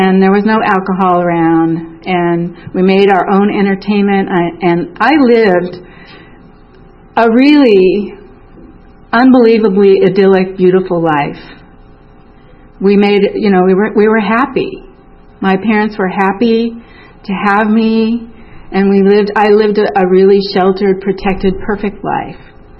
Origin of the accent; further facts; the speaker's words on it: Alaska, United States; I was born in Alaska to parents who didn't think they could have children. And we lived on an island.